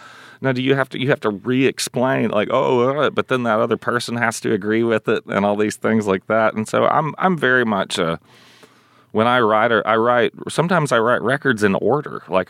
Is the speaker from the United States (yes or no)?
yes; Nashville, Tennessee, United States; I think growing up in Nashville completely destroys the idea